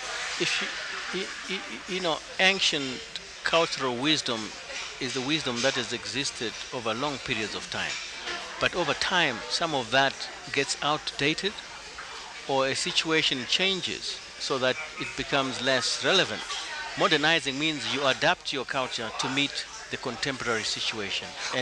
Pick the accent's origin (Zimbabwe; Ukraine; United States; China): Zimbabwe; first language Shona; English is a second language; My mother tongue is Shona, which is one of maybe five languages in my country. But mine is spoken by about 80%, because it's a small country, so it's possible.